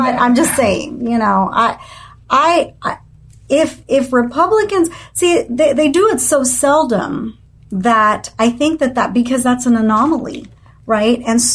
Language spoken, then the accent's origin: English; Texas, United States; I grew up in the Rio Grande Valley, as you know, and when you go down there, you feel like you're going back in time.